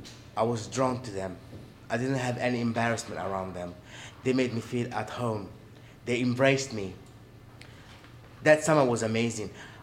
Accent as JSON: {"language": "English", "country": "Italy", "tie": "born or raised there", "also_born_or_lived": "Paris, France", "moved": "yes", "said": "I was born in Paris and raised in Italy."}